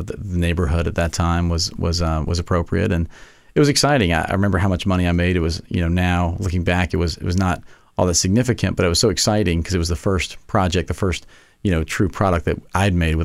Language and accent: English; Jackson, Mississippi, United States; moved away as an adult; So grew up in Jackson, Mississippi, which is deep south. I was there until I was 18, moved away, and have been in the kind of mid-northeast corridor ever since.